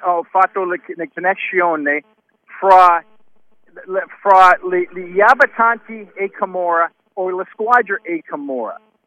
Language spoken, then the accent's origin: Italian; Oregon, United States; Italian is a second language